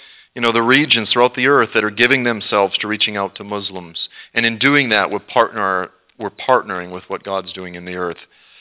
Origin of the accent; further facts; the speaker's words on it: Cape Cod, Massachusetts, United States; now in Kentucky, United States; growing up in Cape Cod, we always had the saying, red sky at night, sailor's delight, red sky at morning, sailor's warning